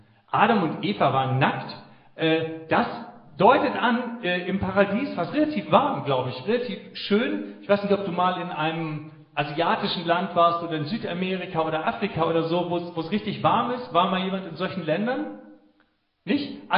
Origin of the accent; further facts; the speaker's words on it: Hamburg, Germany; das ist mein Freund Henrik Jacobi, wir sind aus Hamburg zu Gast